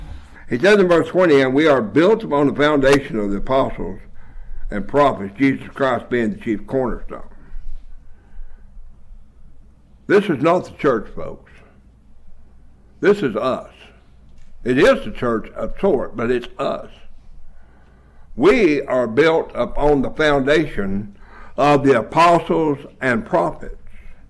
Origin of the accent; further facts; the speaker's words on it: the South, United States; I grew up in it. I grew up in the South. I grew up a Democrat.